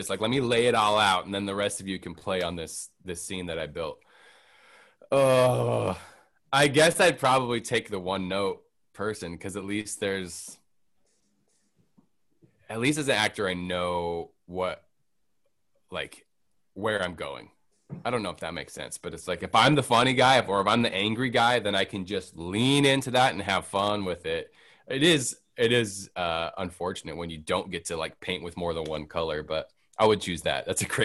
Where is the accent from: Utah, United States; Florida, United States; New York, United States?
Utah, United States; Like I grew up in Utah, like camping, fishing, hiking.